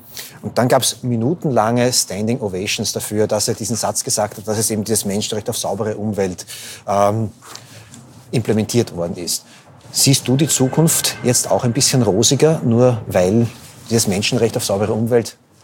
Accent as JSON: {"language": "German", "country": "Austria", "said": "Habe ich als Österreicher, hast du als Österreicherin auch etwas von einer Erweiterung des Grundeskatalogs?"}